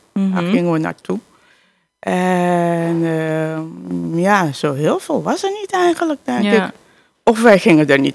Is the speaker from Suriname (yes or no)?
yes; Mungutapu, Marowijne, Suriname; also born or lived in Albina; Ik ben geboren in Albina, maar dat is puur ziekenhuis. Ik ben getogen in Mungutapu.